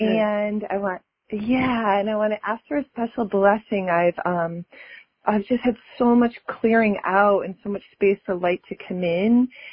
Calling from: California, United States; I'm calling from Santa Cruz Mountains where it's so rainy and beautiful.

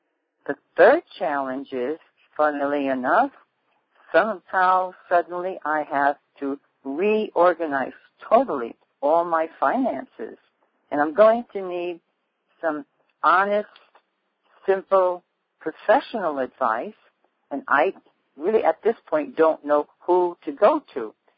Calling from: Iowa, United States; I am calling from Iowa.

